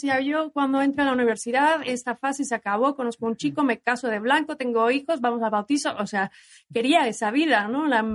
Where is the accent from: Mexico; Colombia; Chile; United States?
Mexico; soy de México, tengo 46 años y soy lesbiana.